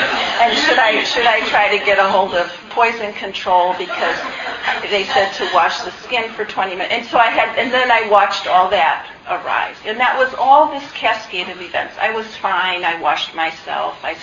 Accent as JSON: {"language": "English", "region": "Midwest", "country": "United States", "said": "But for me, as a Midwesterner in this other environment"}